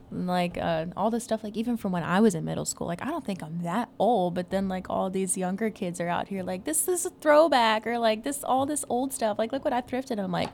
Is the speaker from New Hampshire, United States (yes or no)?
no; Texas, United States; moved away as an adult; now in Chattanooga, United States; at the end of 2025, my husband and I actually moved out here to Chattanooga. Like you said, we're from Texas, and I had been doing the Texas country scene for a while